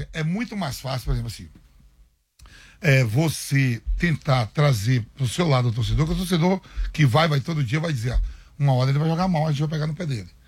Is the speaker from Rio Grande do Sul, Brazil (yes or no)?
no; Bahia, Brazil; eu sou baiano